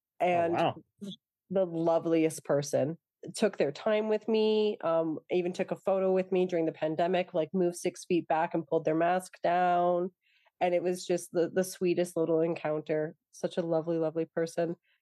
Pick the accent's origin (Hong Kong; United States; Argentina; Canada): Canada; Toronto, Ontario; also born or lived in England; I'm from Toronto.